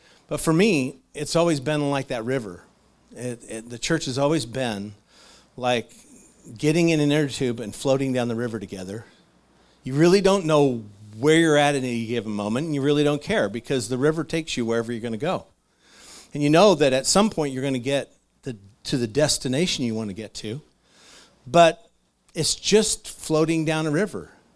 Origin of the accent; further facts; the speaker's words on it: Clatskanie, Oregon, United States; When I was a young kid, I grew up in Clatskanie. We moved there when the mill opened up. I was in the sixth grade. And it was a big deal moving over there. I remember we made the trip over from Oregon City to Clatskanie